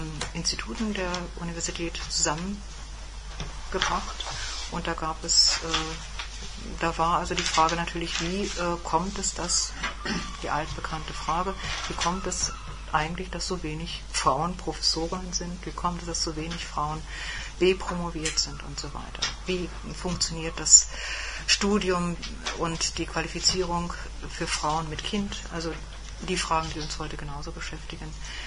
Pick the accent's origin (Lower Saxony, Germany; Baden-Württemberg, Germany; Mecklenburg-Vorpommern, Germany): Mecklenburg-Vorpommern, Germany; Greifswald; born there; in meiner Heimatstadt oder in meiner zur Heimat gewordenen Stadt, muss ich eigentlich sagen, ich bin geboren in Greifswald.